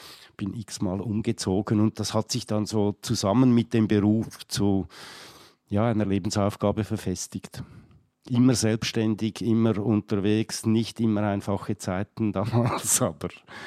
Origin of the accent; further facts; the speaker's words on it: Switzerland; Als Schweizer